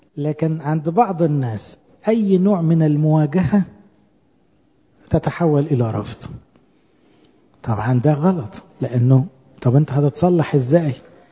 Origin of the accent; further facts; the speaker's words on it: Egypt; احنا في مجتمعاتنا الشرقية بالذات كمصريين وأقباط، اتربينا كلنا في بيوت ناقضة نقد لازع